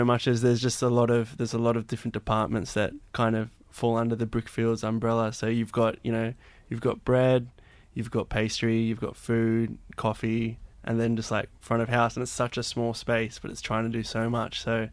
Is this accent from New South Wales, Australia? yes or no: yes; New South Wales, Australia; I grew up in the Blue Mountains, and I guess when I left the mountains, I kind of brought with me all these songs